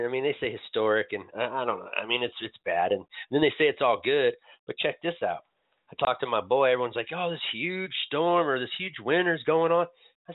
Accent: Tahoe, California, United States; I grew up in Tahoe, and I mean, I don't know if you've been to South Shore

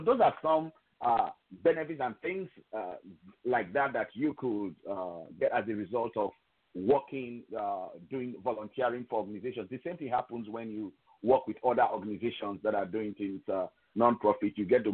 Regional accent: Nigeria; I'm from Nigeria, I'm from Western Africa.

